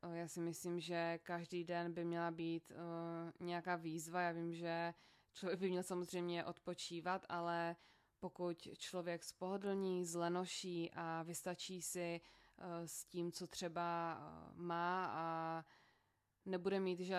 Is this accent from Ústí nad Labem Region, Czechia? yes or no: no; Ostrava, Moravian-Silesian Region, Czechia; ty mluvíš ostravsky, nebo ty jsi zmatená, já jsem z Ostravy, já jsem zmatená